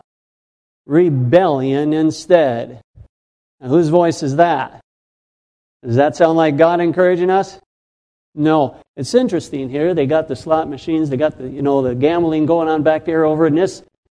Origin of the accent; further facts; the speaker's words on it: Buffalo, New York, United States; I grew up in Buffalo, New York.